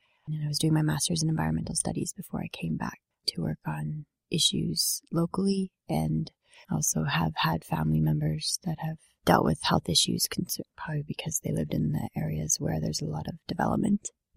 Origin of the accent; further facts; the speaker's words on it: Peace River, Alberta, Canada; born there; I was born in Peace River, in the Peace River region, which is one of the tar sands regions in Alberta. We moved to the city, and I actually went to high school and university here in the city